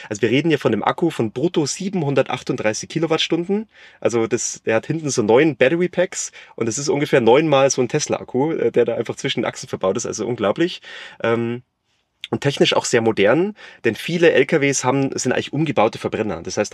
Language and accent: German; Bavaria, Germany; now in East Frisia, Germany; ich komme ursprünglich aus dem Südosten von Bayern, deswegen bin ich auch nach Ostfriesland gezogen